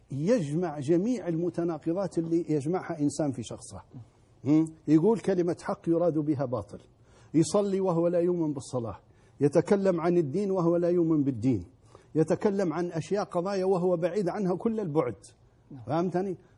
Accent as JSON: {"language": "Arabic", "country": "Libya", "moved": "yes", "said": "أن يوفقنا نحن كليبيين"}